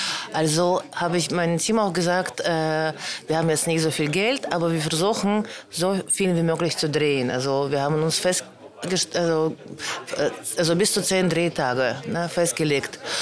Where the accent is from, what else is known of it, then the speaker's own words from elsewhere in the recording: Germany; Letztendlich ich komme aus Deutschland und man kann das auch schnell herausfinden auf meinen Ausweis und so weiter.